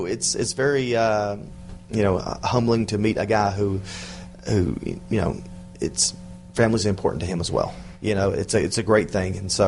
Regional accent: the South, United States; You know, I don't know if it's because I was from the South or whatever it is, but they were good to me.

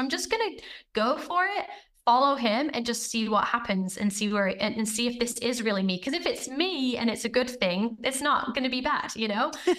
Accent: England, United Kingdom; So I grew up in England with Irish parents. So my accent has always kind of confused people, even when I was a child.

